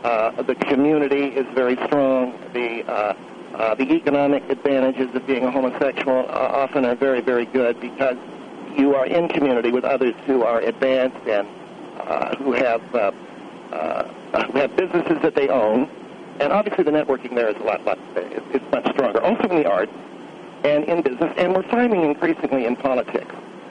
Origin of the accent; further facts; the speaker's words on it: Palo Alto, California, United States; I grew up, Phil, not too far from San Francisco. I grew up in Palo Alto